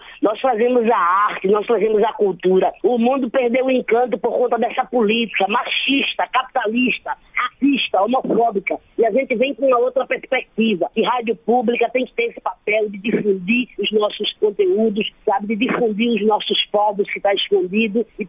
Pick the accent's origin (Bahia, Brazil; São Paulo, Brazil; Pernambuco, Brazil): Pernambuco, Brazil; Olinda; A gente que é do Nordeste, né, eu sou aqui de Pernambuco, de Olinda, a gente não se reconhece na mídia.